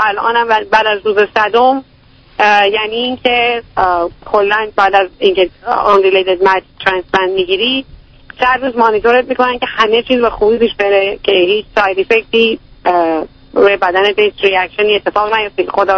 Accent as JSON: {"language": "Persian", "country": "Iran", "said": "به عنوان یه ایرانی"}